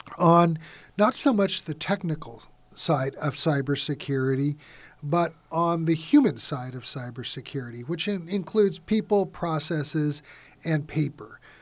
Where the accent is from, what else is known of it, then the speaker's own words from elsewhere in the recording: Pomona, California, United States; I grew up in Pomona, California. It's a city on the eastern edge of Los Angeles County. I was born at Pomona Valley Community Hospital on June 11th, 1963, and was basically raised in Pomona all of my life.